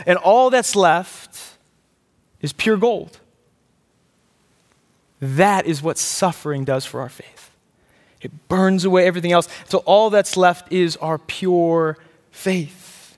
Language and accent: English; Pennsylvania, United States; In my home state of Pennsylvania, there are 3.8 billion, with a B, properties and inheritances just waiting to be claimed.